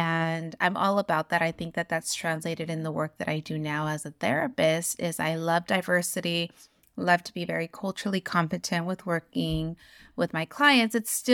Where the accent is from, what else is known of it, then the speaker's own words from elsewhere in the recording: United States; I am the eldest daughter of immigrant parents. I identify as Mexican American. Both my parents are from Mexico.